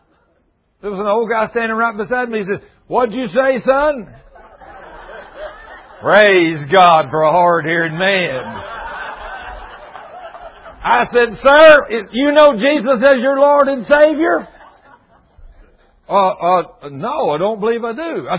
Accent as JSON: {"language": "English", "region": "Texas", "country": "United States", "said": "I'm a Texan."}